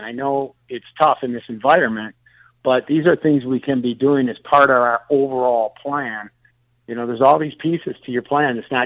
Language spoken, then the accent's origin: English; Detroit, Michigan, United States; I'm originally from Detroit. I-375, I've been on it many times.